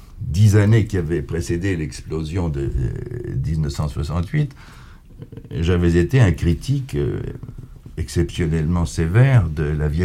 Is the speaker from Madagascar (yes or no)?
no; France; en tant que Français